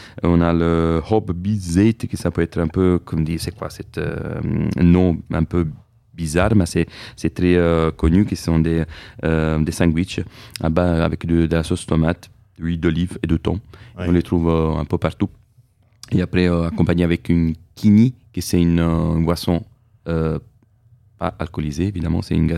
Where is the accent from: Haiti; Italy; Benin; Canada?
Italy; vu que je suis italien